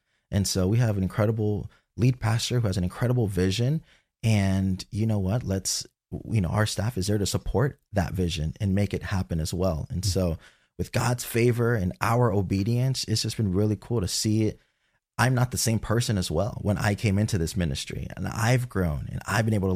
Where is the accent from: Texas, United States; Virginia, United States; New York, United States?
Texas, United States; now in Gainesville, United States; So Gainesville, Florida, I'm originally from Texas